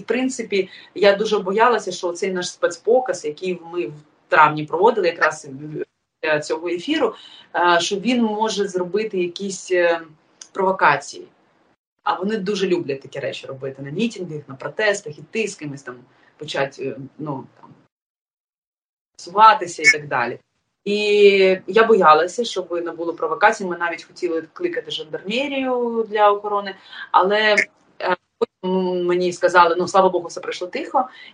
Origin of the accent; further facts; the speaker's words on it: Odesa Oblast, Ukraine; born there; Я українська болгарка, яка народилася там, яка знає, яка вивчала болгарську мову і українську тільки завдяки тому, що Україна стала незалежною.